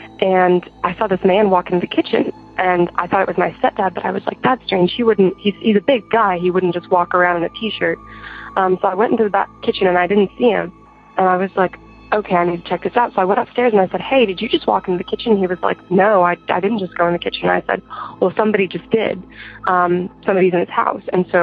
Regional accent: Arkansas, United States; I'm from Arkansas, and I am 17 years old

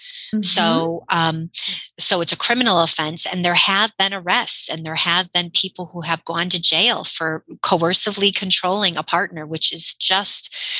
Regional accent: Connecticut, United States; I'm from Connecticut.

